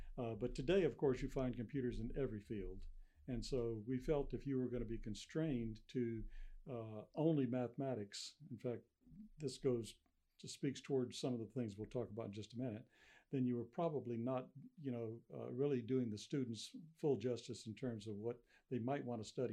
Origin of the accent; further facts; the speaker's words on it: Lafayette, United States; the dean of sciences happens to be in Lafayette, my hometown where I was at the time, visiting his Uncle Ralph.